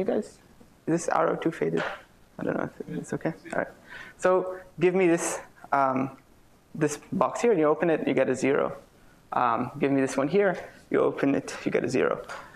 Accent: Waterloo, Ontario, Canada; now in Cambridge, United States; So I grew up in Waterloo, so I sort of know this town pretty well

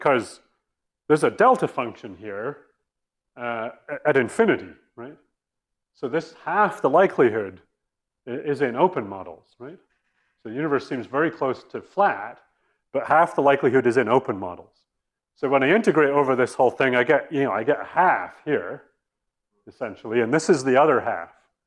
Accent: Scotland, United Kingdom; I'm Scottish

